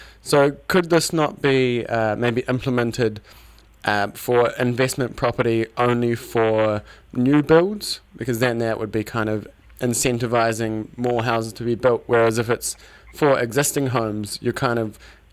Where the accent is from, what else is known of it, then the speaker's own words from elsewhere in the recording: Gisborne, New Zealand; because I'm from Gisborne